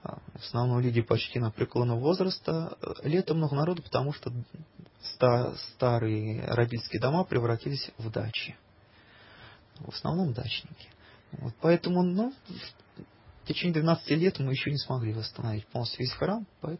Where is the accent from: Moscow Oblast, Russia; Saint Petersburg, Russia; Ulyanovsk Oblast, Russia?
Moscow Oblast, Russia; Serpukhov; Да, я из Серпухова, но проблема в том, что нам пока там даже негде жить.